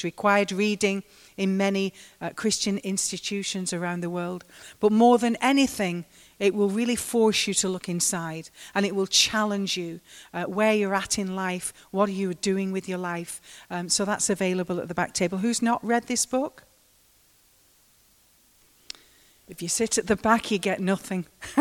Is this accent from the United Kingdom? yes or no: yes; United Kingdom; And me being British, I thought they would all line up.